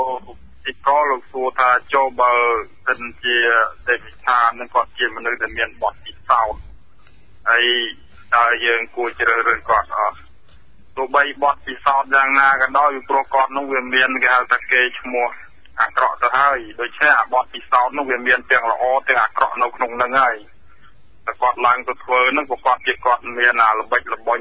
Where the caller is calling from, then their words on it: Battambang, Cambodia; ខ្ញុំតបារៀងស្័យបាត់ដំបង